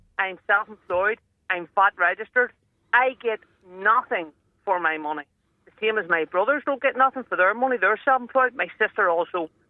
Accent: Belfast, Northern Ireland, United Kingdom; I'm originally from West Belfast

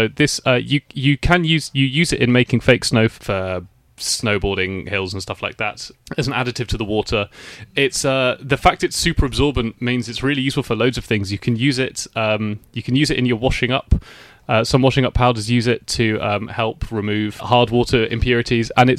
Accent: England, United Kingdom; It was a ridiculous time to be Turkish growing up in England

